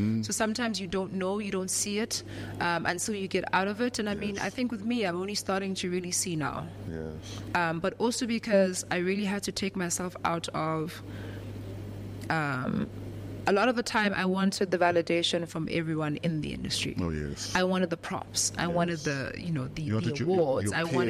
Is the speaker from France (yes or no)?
no; South Africa; I'd say to him, I got on Apple Radio, dog. We're South African.